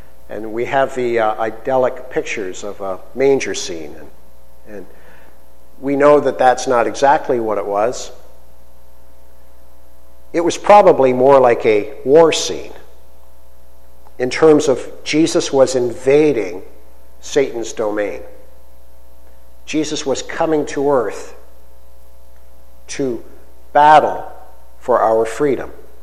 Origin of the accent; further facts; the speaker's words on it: Canada; I was very glad I'm Canadian.